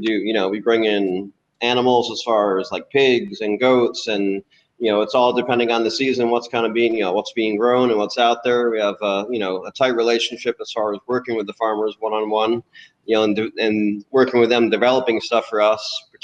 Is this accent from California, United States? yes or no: no; New York, United States; I grew up in New York, and there was always back in the 70s and 80s, there was a lot of farmers market.